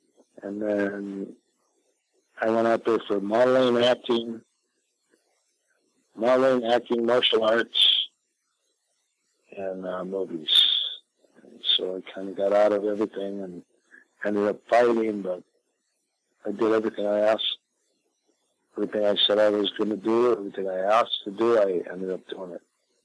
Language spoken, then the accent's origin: English; Coon Rapids, Minnesota, United States; as I was a kid in Minnesota, I grew up in Coon Rapids.